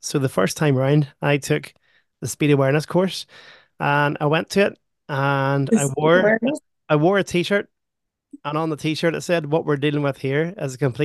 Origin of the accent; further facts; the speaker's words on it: Belfast, Northern Ireland, United Kingdom; And then I'm from Belfast pretty much.